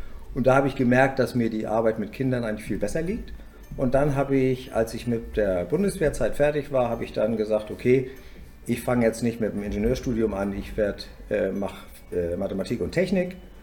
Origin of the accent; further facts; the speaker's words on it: Kiel, Schleswig-Holstein, Germany; Ich bin ja noch in der Zeit aufgewachsen, ich bin in Kiel geboren und bin da aufgewachsen.